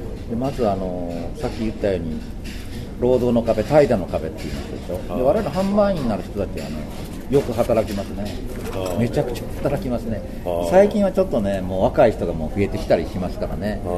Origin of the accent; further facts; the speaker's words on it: Osaka, Japan; まあ、僕は大阪の人間なんですけど